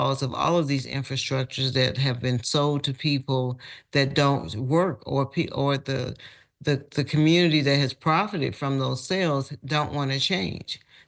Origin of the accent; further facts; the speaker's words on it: Lowndes County, United States; growing up in Lowndes County, we had wastewater problems too, but we always thought it was a plumbing issue.